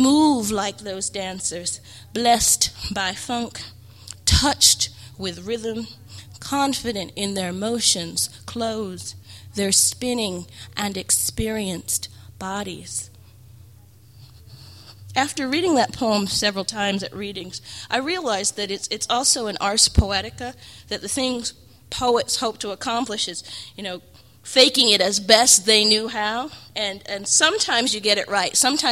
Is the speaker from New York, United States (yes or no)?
yes; Bronx, New York, United States; also born or lived in London, United Kingdom; I was born in London, but I grew up basically in the Bronx.